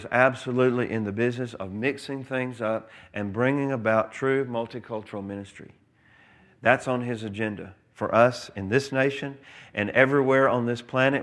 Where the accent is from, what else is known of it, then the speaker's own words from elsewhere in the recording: Montgomery, Alabama, United States; I was raised in the South. I spent a lot of my childhood in Montgomery, Alabama. And I had a precious Baptist grandmother